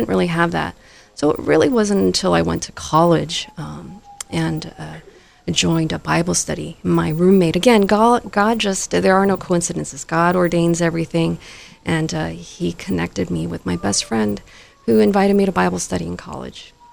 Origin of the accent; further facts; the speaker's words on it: Lima, Peru; born there; first language Spanish; English is a second language; also born or lived in Guatemala / Lebanon; I was born in Lima, Peru. And so my first word was actually in Spanish.